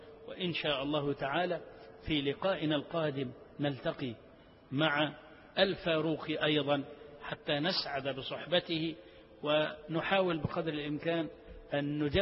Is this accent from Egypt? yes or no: yes; Egypt